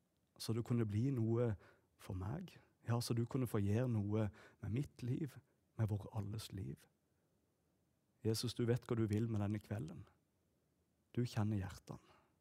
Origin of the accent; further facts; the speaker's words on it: Hægebostad, Agder, Norway; now in Kristiansand, Norway; Jeg er født og oppvokst i Hegebostad, 3 mil nord herifra, så her kan jeg jo mest preke sånn som jeg vil igjen. Vi har flyttet til Kristiansand.